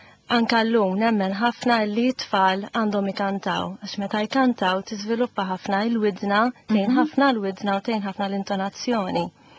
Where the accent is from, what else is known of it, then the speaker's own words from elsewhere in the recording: Victoria, Gozo, Malta; Bħalma għattinti jiena oriġinarjament minn Għawdex.